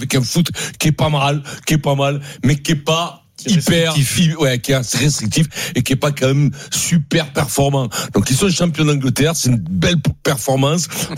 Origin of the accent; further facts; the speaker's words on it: Paris, Île-de-France, France; pas parce que je suis français, pas parce que je suis parisien